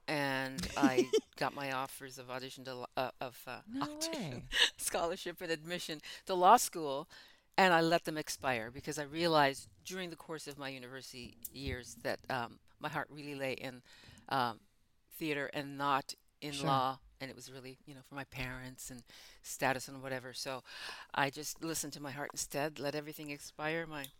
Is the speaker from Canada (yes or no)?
yes; Ottawa, Ontario, Canada; also born or lived in West Indies; I was born in the West Indies, grew up in Ottawa